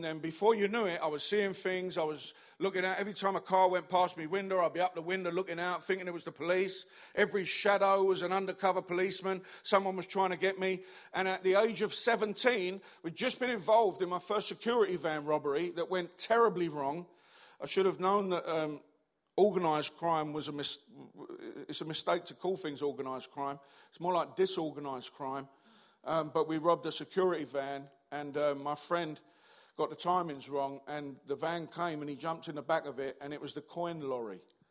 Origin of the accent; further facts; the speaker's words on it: London, United Kingdom; I come from the East End.